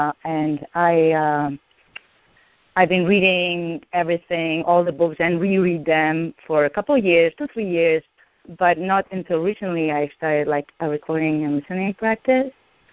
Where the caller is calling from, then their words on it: Connecticut, United States; from Connecticut.